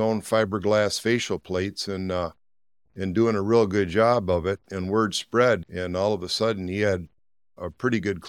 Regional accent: Port Huron, Michigan, United States; From Port Huron.

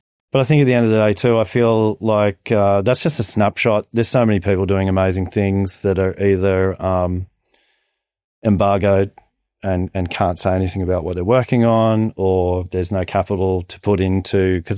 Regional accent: Newcastle, New South Wales, Australia; So it was really cool to be able to say, hey, I'm from Newcastle, or the Hunter, and I've had the opportunity to be a part of the process.

